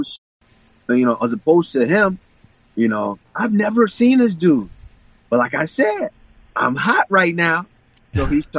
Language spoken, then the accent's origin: English; Nigeria; When I was born in Nigeria and we were raised in Nigeria